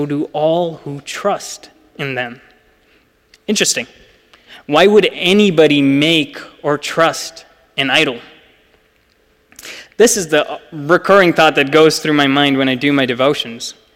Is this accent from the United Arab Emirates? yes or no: yes; Dubai, United Arab Emirates; my lived experience as an Indian born and raised in Dubai matters to him when he does sermon prep.